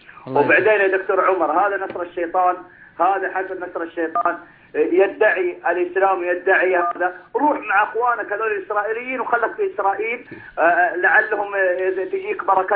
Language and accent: Arabic; Fallujah, Anbar, Iraq; من العراق من محافظة قضاء الفلوجة.